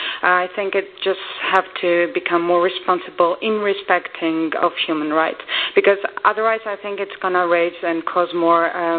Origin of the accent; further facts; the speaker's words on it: Georgia; English is a second language; my country, I come from Georgia, and I spent 2 minutes explaining that I don't come from state Georgia.